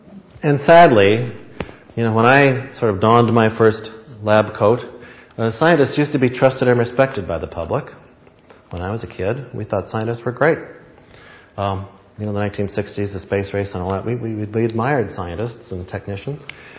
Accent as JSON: {"language": "English", "country": "United Kingdom", "said": "because I'm British, we don't"}